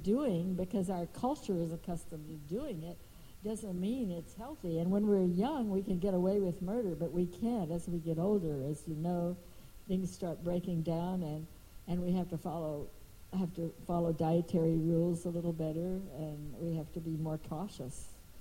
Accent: Texas, United States; Even then, not very much so, but I grew up in Texas. Nobody ever heard of vegetarianism or yoga.

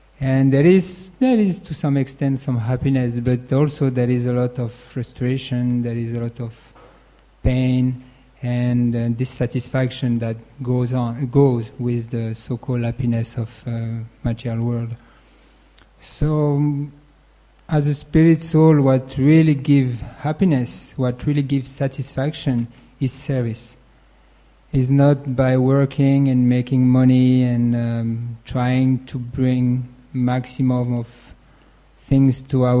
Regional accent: France; accent: French; English is a second language; Actually, with my French accent, I don't read very well.

